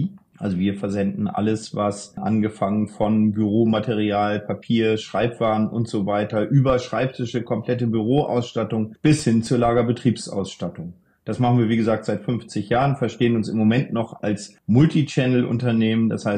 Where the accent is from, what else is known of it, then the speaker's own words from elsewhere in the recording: Lübeck, Schleswig-Holstein, Germany; born there; bin gebürtiger Norddeutscher, in Lübeck geboren